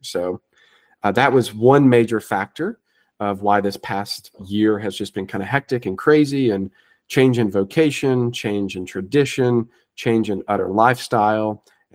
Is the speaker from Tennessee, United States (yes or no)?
yes; Tennessee, United States; because I'm from East Tennessee, and I had no idea where Philadelphia, Tennessee was.